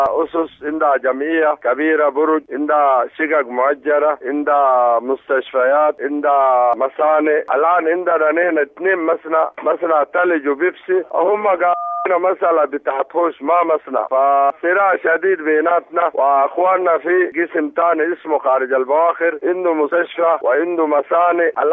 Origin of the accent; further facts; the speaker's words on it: Sudan; نحن سودانيين